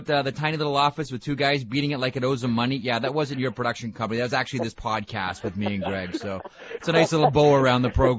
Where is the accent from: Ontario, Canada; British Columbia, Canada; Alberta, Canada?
Ontario, Canada; Toronto; I grew up as a Maple Leaf fan. I grew up in Toronto